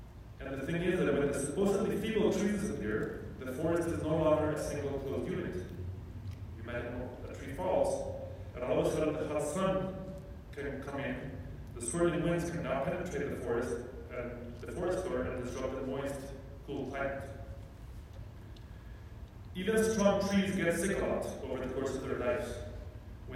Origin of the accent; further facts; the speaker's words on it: Bogota, Bogotá, Colombia; now in California, United States; I'm a city kid. I grew up in Bogota. It's a city of 10 million people.